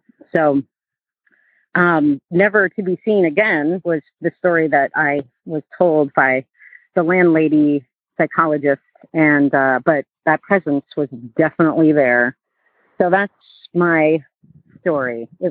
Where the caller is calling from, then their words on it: Burlington, Vermont, United States; I'm calling from Burlington, Vermont.